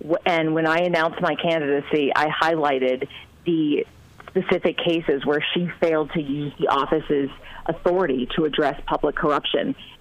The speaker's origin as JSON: {"language": "English", "region": "Illinois", "country": "United States", "said": "I have made it a priority to be in Central and Southern Illinois because I'm from Central Illinois"}